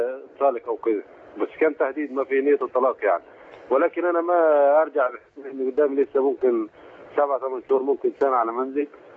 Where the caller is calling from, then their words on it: Saudi Arabia; انا من السعوديه